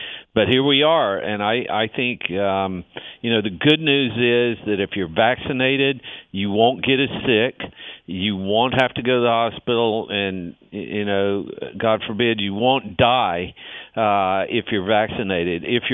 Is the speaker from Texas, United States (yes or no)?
no; Mississippi, United States; now in Arizona, United States; But my home state of Mississippi has got the highest rate of infection, because so many people there are not vaccinated.